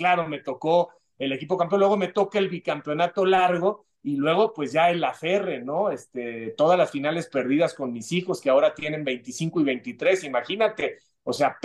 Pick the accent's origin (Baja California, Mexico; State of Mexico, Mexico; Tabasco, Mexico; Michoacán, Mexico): State of Mexico, Mexico; Ciudad Satélite; venían acá a la zona de Satélite en el Estado de México, de donde yo soy